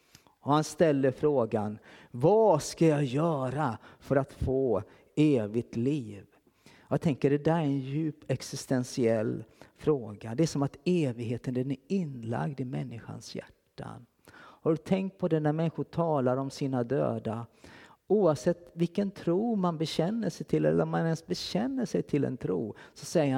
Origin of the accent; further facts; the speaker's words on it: Kalmar, Kalmar County, Sweden; I Kalmar. Där jag kommer från. Det hör ni nu, va? När jag pratar så här.